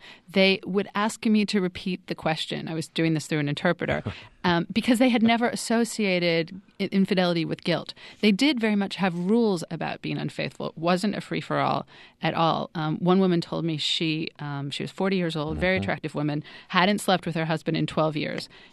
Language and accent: English; United States; for me as an American, the most foreign place that I visited.